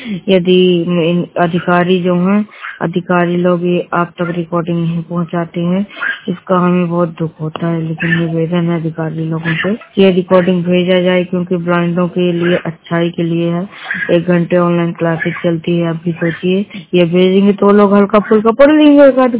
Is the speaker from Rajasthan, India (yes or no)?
no; Satna, Madhya Pradesh, India; और मेरा जिला सतना और एमपी का हूँ